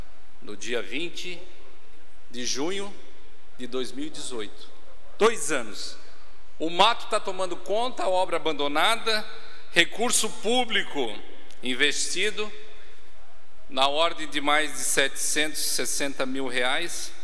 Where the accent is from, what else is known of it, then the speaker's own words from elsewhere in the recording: Forquilinha, Santa Catarina, Brazil; de uma obra de um complexo de segurança pública de Forquilinha, lá no sul de Santa Catarina, na minha terra.